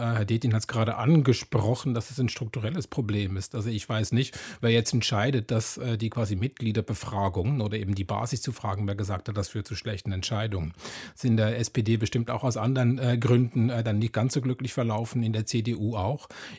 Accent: Switzerland; now in Germany; Ich bin Schweizer Staatsbürger, kann ich wählen hier in Deutschland.

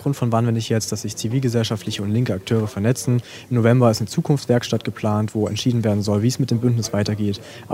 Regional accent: Bautzen, Saxony, Germany; now in Leipzig, Germany; ich komme aus Bautzen, bin jetzt nach Leipzig gezogen zum Studium und bin trotzdem immer wieder sehr gerne hier.

